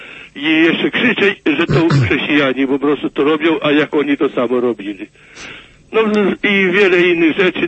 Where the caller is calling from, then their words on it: Kraśnik, Lublin Voivodeship, Poland; Jestem z Kraśnika.